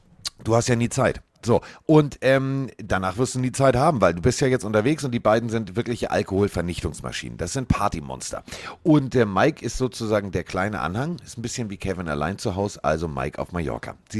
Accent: Schleswig-Holstein, Germany; für mich als Schleswig-Holsteiner ist das ja Vorortsverkehr.

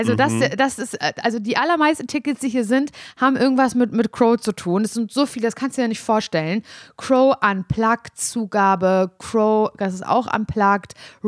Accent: Parchim, Mecklenburg-Vorpommern, Germany; Ja, und hier sitze ich halt als an im Jugendschreibtisch in Parchim in meiner Heimatstadt.

